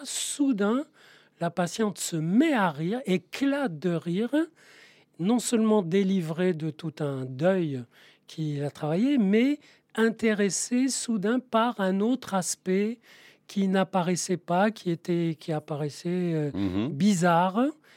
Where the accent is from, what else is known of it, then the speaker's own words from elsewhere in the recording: Marrakesh, Marrakesh-Safi, Morocco; born there; je suis né à Marrakech. Et à Marrakech, dans les années 50